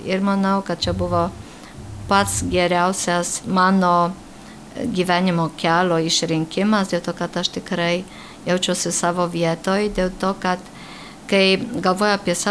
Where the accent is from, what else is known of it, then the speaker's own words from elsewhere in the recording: Poland; giliai tikinčioj šeimoj ir mano tikybos mokytoja buvo vienuolė, nes aš augau Lenkijoj.